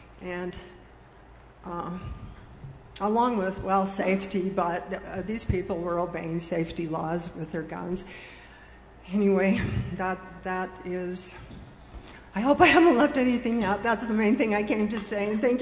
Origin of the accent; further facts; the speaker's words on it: Ogden, Utah, United States; now in Huntsville, United States; I live in Huntsville. I'm from Ogden, which is in Ogden Valley.